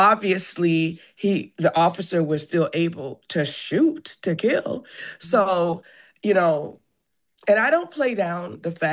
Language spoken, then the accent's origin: English; Madison, Wisconsin, United States; I grew up in Madison. I've been here since 1971 and grew up really in a different Madison than we see today.